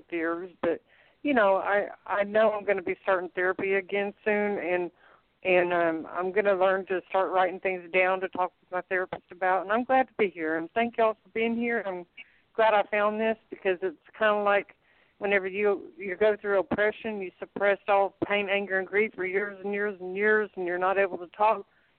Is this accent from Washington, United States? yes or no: no; Oklahoma, United States; I'm in Oklahoma. I moved back to my home state where I was born.